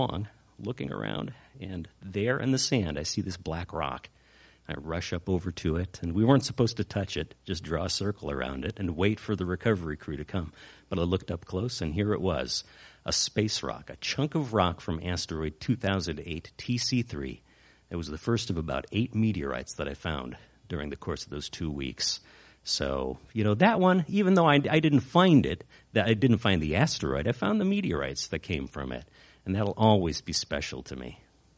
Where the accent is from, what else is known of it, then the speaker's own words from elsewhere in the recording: Chicago, Illinois, United States; And they say, where are you from? And I say, I'm from Chicago.